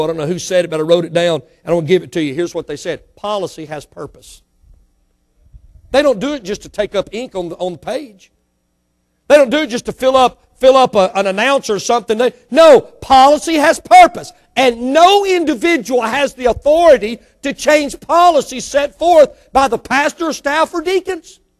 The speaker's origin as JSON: {"language": "English", "region": "Mississippi", "country": "United States", "tie": "born there", "said": "Now, I was born in Mississippi."}